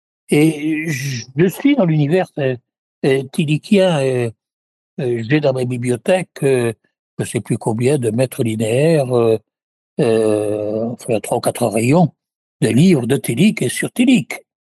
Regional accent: Morocco; j'ai passé toute mon enfance en Afrique du Nord, et en particulier au Maroc, et j'ai été marqué par un monde musulman que nous connaissions mal, mais que nous côtoyions constamment

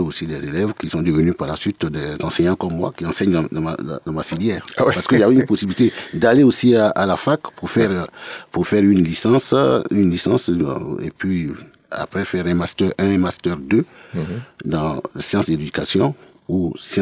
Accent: Côte d’Ivoire; now in Montpellier, France; sensible au climat de la Côte d'Ivoire, mon pays d'origine

